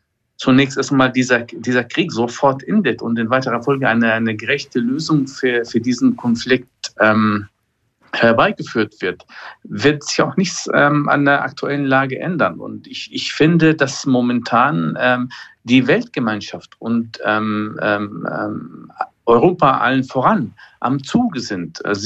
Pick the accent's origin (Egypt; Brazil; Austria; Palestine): Palestine; Wir als Palästinenser verlangen nicht weniger als die Umsetzung der internationalen Resolutionen